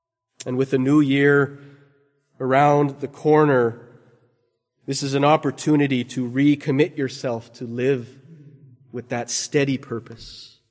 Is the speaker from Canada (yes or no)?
yes; Canada; I'm from Canada. This is where my house is. This is where my wife lives. This is where my church, my family are. But I've been sojourning over in the United States as I complete my seminary